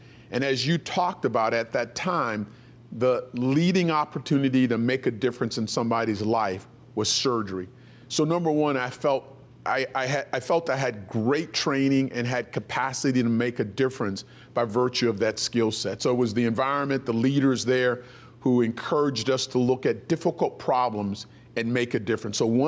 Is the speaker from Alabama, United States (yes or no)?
yes; Demopolis, Alabama, United States; born there; So I was born in Demopolis, Alabama. It's in a small town in the Black Belt of Alabama, a rural farming area where my parents were educators.